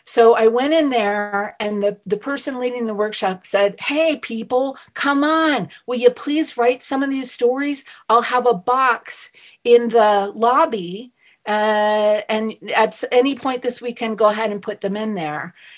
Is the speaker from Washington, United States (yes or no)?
no; Hawaii, United States; And I thought, well, you know, I'm from Hawaii. And, but you know, we're still in the United States. We're the 50th state.